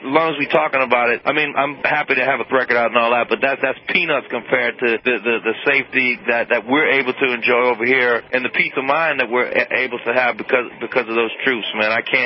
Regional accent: New Orleans, Louisiana, United States; That's what I grew up doing in New Orleans, and I'll continue to do.

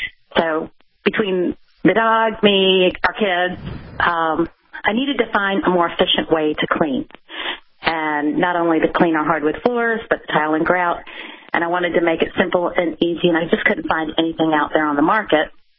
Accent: Greensboro, North Carolina, United States; We're from Greensboro, North Carolina.

